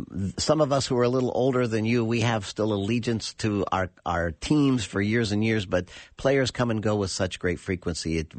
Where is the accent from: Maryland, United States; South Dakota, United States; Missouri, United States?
Missouri, United States; St. Louis; I grew up around St. Louis, so I'm a St. Louis Cardinal fan, have been since a little kid.